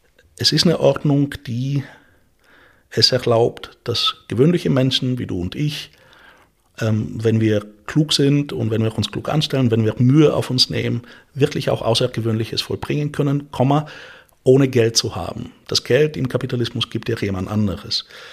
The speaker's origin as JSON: {"language": "German", "country": "Bulgaria", "tie": "born or raised there", "second_language": "German", "said": "Wenn ich an meine Jugend zurückdenke in Bulgarien, in den Ruinen des Postsozialismus"}